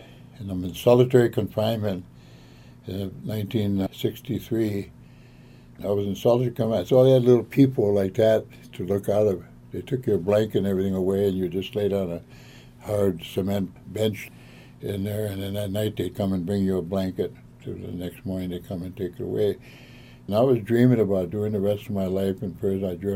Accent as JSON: {"language": "English", "country": "United States", "said": "You know I'm an Indian. Anybody says anything bad about an Indian, they got to fight."}